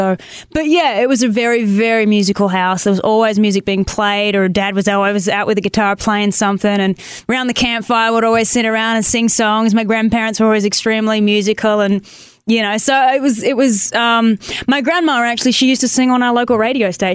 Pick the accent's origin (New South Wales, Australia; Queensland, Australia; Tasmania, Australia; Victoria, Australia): Tasmania, Australia; moved away; So I'm from Tasmania, at the very, very bottom of Australia. It's the most southern state we have. The next stop is Antarctica. And I moved out here last year to chase music